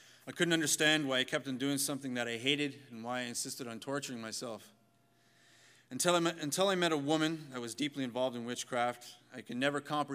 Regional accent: Toronto, Ontario, Canada; also born or lived in Barrie; I was born in Toronto to an average family. I lived there for 11 years and then moved to Barrie. My mother is a Christian and my father is not.

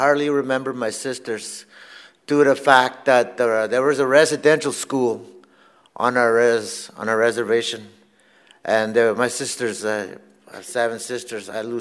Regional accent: Fort Albany, Ontario, Canada; First, I'm going to pray in my language. … I'm from James Bay, Ontario. I'm from a reserve called Fort Albany. It's a reserve about the size of 1,000 people, approximate. That's where I was born.

